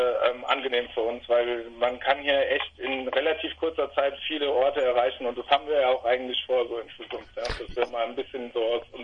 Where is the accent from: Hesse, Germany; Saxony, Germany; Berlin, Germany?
Hesse, Germany; Idstein; Das ist im Taunus in Hessen. In so einem kleinen, schönen Dreieck, genau in der Mitte zwischen Limburg, Wiesbaden und Frankfurt.